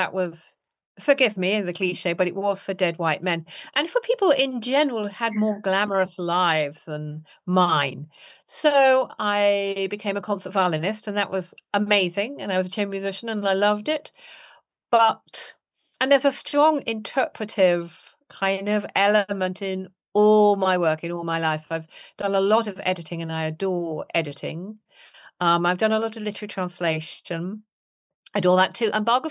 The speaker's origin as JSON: {"language": "English", "region": "Wales", "country": "United Kingdom", "tie": "born or raised there", "said": "I'm a Brit. And within that, I'm partly English, but partly Welsh, because I grew up mainly in Wales, which, like many countries, sees itself as the land of song."}